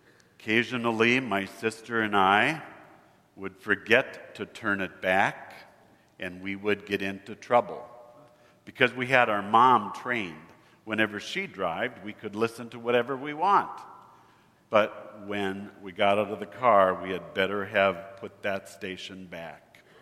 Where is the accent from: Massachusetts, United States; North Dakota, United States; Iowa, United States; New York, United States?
North Dakota, United States; Williston; also born or lived in Minot; When I was growing up in Williston and Minot, I always listened to KFYR.